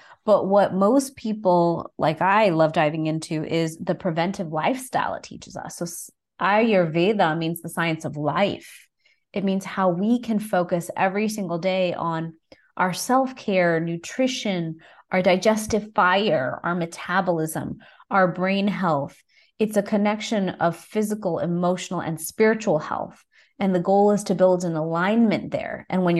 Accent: Houston, Texas, United States; Well, I grew up in Houston, Texas, and I'm Indian through my family and American by birth.

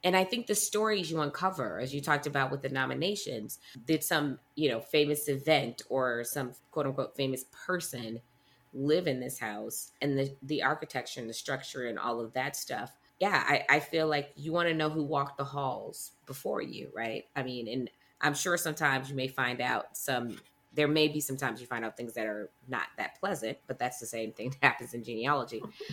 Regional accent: Detroit, Michigan, United States; I'm from Detroit, so shout out to the Midwest.

